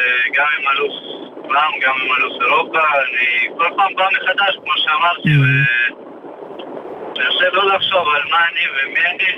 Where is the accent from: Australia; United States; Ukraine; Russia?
Ukraine; also born or lived in Soviet Union; now in Israel; נלדתי בצ'ילייטס, כזה היה פוצל, ואז עברתי באוקראינה, ועליתי לארץ מאוקראינה